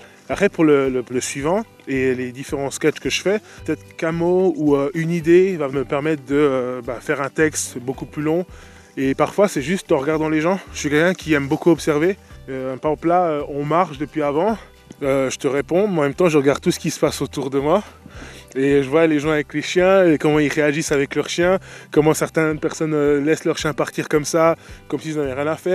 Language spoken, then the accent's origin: French; Switzerland; J'ai une éducation européenne, j'ai fait toutes mes écoles ici en Suisse.